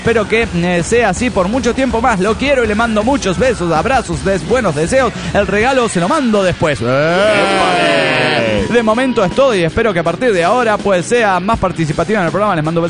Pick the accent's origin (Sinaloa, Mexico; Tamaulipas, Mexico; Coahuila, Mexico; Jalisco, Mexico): Sinaloa, Mexico; Culiacán; yo, como buen mexicano y culichi que soy